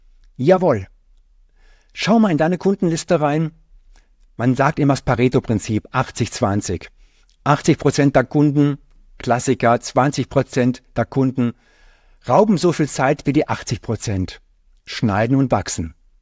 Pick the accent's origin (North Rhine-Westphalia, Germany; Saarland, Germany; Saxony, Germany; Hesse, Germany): North Rhine-Westphalia, Germany; ich komme gebürtig aus dem Sauerland. Ich wohne jetzt in Bayern.